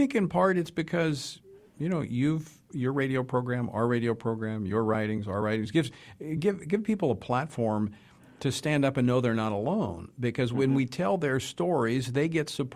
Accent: Louisiana, United States; I mean, that's my home state. I've been to Bossier City.

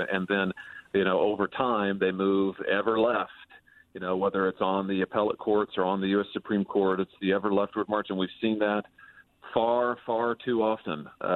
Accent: Missouri, United States; like my home state of Missouri

